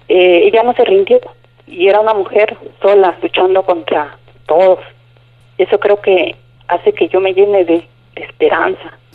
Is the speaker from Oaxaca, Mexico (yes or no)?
yes; Paso de la Reina, Oaxaca, Mexico; pienso en mi pueblo, ¿no? Que si llegara a construir el megaproyecto de la presa hidroeléctrica, Paso de la Reina pues va a desaparecer